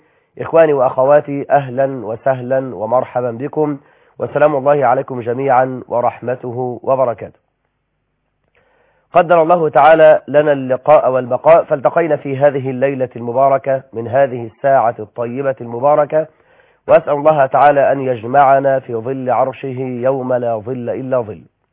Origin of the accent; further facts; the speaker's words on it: Egypt; إلى بلدنا مصر